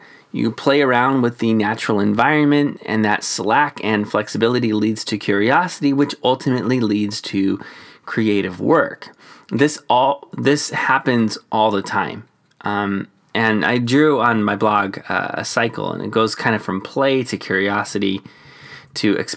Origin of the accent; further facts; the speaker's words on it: Phoenix, Arizona, United States; So we're from Phoenix, which alternates between blazingly hot and, well, nice.